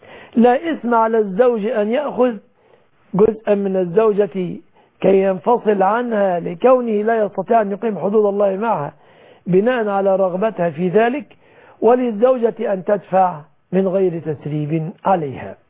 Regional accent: Egypt; في بلادنا مصر

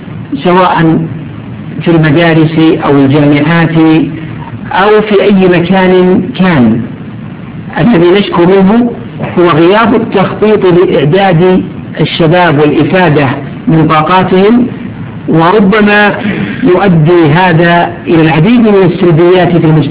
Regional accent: Saudi Arabia; وبالذات بلادنا المملكة العربية السعودية أنها دول فتية

